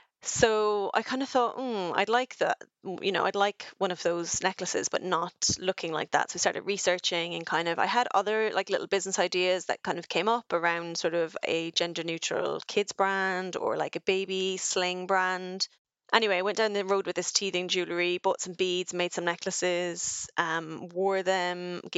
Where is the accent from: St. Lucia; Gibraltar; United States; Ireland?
Ireland; now in United Kingdom; And as a European, as an Irish woman in the UK, that was kind of heartbreaking for me.